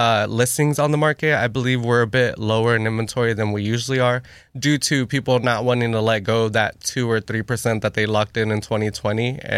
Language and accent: English; Houston, Texas, United States; Well, I was born and raised in Houston. I actually grew up off Monroe near Hobby Airport.